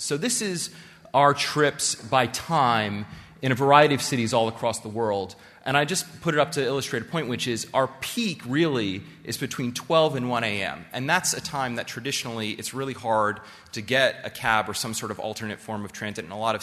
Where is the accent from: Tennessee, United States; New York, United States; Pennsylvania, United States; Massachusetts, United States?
New York, United States; Brooklyn; I grew up in New York City in Brooklyn, and I, my entire life, could not get a cab in Brooklyn.